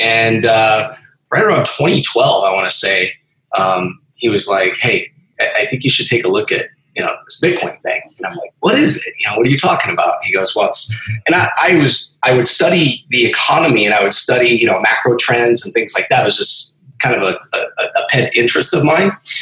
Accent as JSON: {"language": "English", "region": "South Dakota", "country": "United States", "said": "Yeah, well, you know, originally from a small town in central South Dakota, which I know probably a lot of your listeners."}